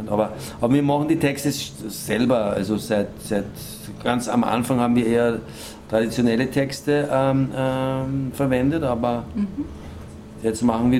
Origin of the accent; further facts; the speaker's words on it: Linz, Upper Austria, Austria; wir kommen aus Oberösterreich, Linz, so, Umfeld. Das ist so zwischen Wien und Salzburg, ne?